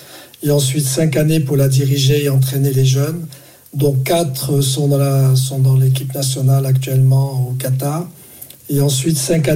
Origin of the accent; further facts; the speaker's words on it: Morocco; mon retour au Maroc, puisque je suis originaire du Maroc, c'était en 2007